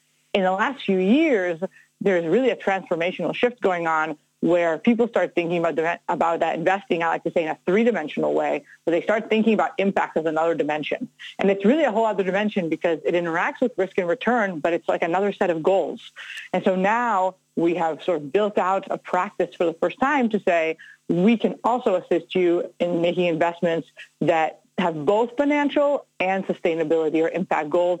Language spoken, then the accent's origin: English; Netanya, Haifa District, Israel; moved away as an adult; now in United States; I was born in Haifa. I grew up mostly in Netanya. I came to the United States to study at Princeton